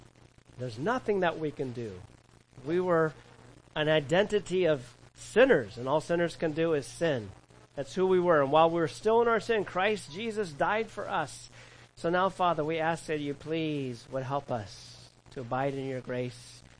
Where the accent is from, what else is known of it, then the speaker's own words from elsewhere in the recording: Cypress, California, United States; I remember being a kid growing up in Cypress, California, at the edge of Orange County and Los Angeles County in California.